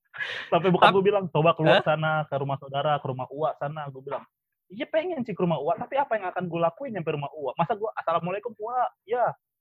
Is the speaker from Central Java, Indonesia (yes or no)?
no; Ambon, Maluku, Indonesia; now in Jakarta, Indonesia; gua pikir lagi ya, kalau misalkan gua ke Ambon, sedangkan gua di Jakarta aja kurang deket sama saudara-saudara gua yang orang Ambon di Jakarta.